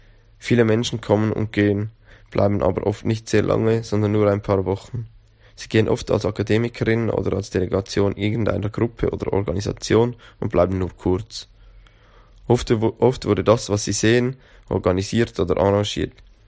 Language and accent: German; Iraq; now in London, United Kingdom; ursprünglich Kurde aus dem Irak. Ich bin Teil des Kurdistan Anarchist Forum und verschiedener anarchistischen Vereinigungen in London.